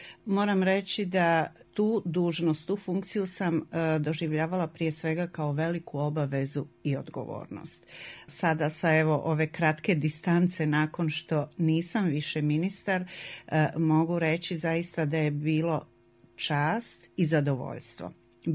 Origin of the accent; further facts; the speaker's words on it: Banja Luka, Republika Srpska, Bosnia & Herzegovina; do 2002. godine živjela van Banja Luke. Morala sam. Ali sam se 2002. godine vratila u Banja Luku, koja je moj rodni grad i koju jako volim.